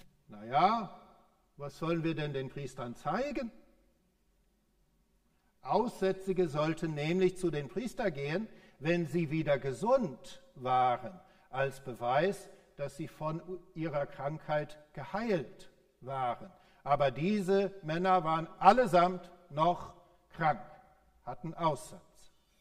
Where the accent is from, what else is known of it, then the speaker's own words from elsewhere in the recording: Texas, United States; Im Südwesten meiner Heimat Texas liegt Big Bend Nationalpark.